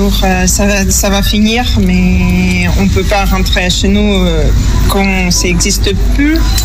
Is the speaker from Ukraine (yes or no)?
yes; Eastern Ukraine, Ukraine; French is a second language; now in France; là avec ma mère et mon fils depuis le 1er juin 2022. On vient de l'est de l'Ukraine, occupé toujours